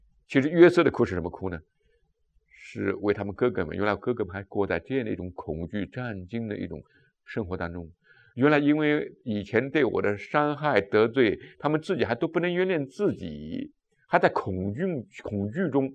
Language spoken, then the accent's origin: Chinese; China; 我们中国人为什么？我们惹不起，我们什么躲得起？